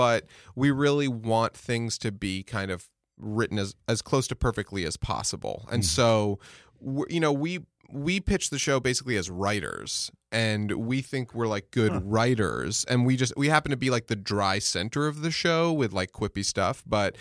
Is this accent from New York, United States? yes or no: yes; New York, United States; also born or lived in Nashville; now in Los Angeles, United States; And I grew up in New York. I was born in the city, mostly lived in the suburbs outside, and I went to school in Nashville, and then I just wanted to work in the film industry, so I just drove out here after college